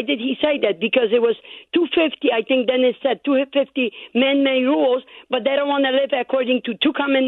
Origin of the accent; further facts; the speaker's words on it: Poland; English is a second language; I'm the 12th child in the family, and my mother didn't abort me. I come from Poland.